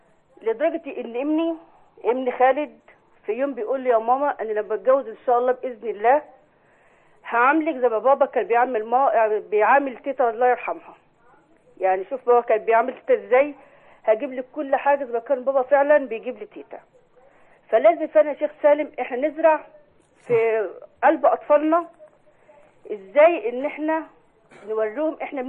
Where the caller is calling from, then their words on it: Damietta, Damietta Governorate, Egypt; من دمياط.